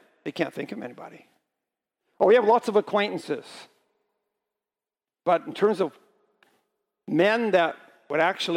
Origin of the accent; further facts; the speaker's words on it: Flin Flon, Manitoba, Canada; I grew up in Flin Flon. You know where that is. I'm a Manitoba boy. I was born and raised in Flin Flon. And Linda and I both came from there.